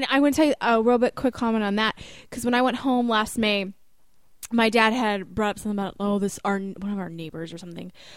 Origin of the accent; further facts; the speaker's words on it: United States; Like, this is horrible, and I'm embarrassed that I am an American